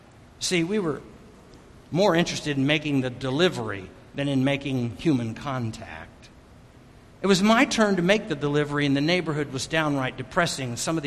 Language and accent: English; Wichita, Kansas, United States; I just was growing up in Wichita, Kansas. I was a double PK, son of a preacher, son of a professor.